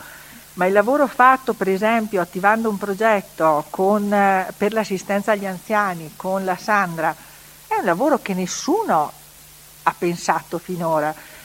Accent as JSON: {"language": "Italian", "town": "Riva del Garda", "region": "Trentino-Alto Adige", "country": "Italy", "said": "io sono di Riva, resto di Riva, sarò sempre una rivana"}